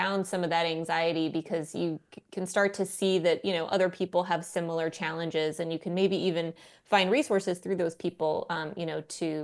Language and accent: English; Texas, United States; accent: Texas; moved away as an adult; now in Washington, United States; Texas accent because I am from Texas. In fact, I'm from West Texas. So I had a thick accent. Yes. But I moved to DC for college, and I've been around DC people, you know, for the past, whatever, 20 years. My accent went away.